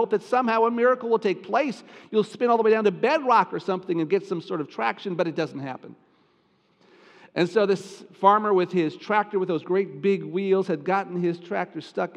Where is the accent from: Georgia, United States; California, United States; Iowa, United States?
Iowa, United States; Cedar Rapids; some of my childhood years were spent growing up in Iowa, kind of my formative years, 8 years in Cedar Rapids. And although it was in a small city and not in the country